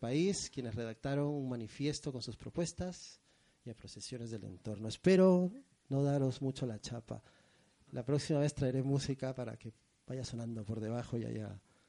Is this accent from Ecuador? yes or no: no; Peru; no nací en los 60, pero soy peruano, nací en los 70.